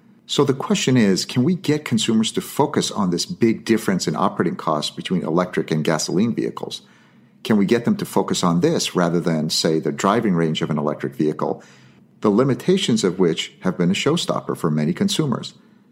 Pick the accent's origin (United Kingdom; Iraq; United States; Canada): United States; San Francisco, California; In the 1920s and 30s, my hometown of San Francisco used to have a bunch of daily trains to Sacramento.